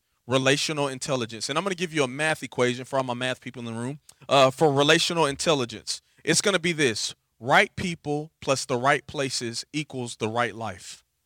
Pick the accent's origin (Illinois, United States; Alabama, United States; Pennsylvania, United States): Alabama, United States; Dothan; Also, part of my bio is I am from Dothan, Alabama.